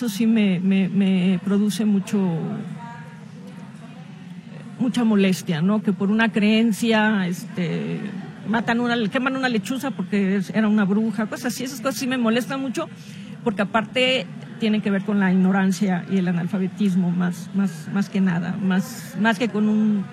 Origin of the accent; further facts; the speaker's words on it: Veracruz, Mexico; soy de Veracruz